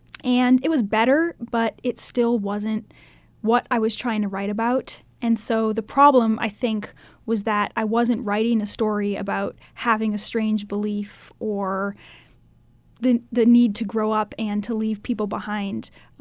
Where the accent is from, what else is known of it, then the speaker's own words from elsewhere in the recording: Massachusetts, United States; I'm from northern Massachusetts, very northern Massachusetts, right on the border of New Hampshire. And it's a suburban place, and everyone there has been my entire life so supportive of me